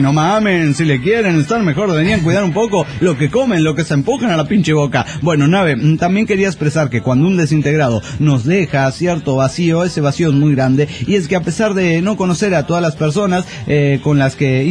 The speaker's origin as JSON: {"language": "Spanish", "region": "Querétaro", "country": "Mexico", "said": "de Querétaro, México."}